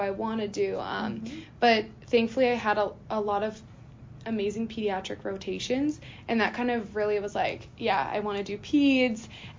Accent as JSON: {"language": "English", "town": "Pelican Rapids", "region": "Minnesota", "country": "United States", "said": "Yeah, so like you said, I am from Pelican Rapids, so again, not so far from here. And so I graduated Pelican Rapids in about 2018"}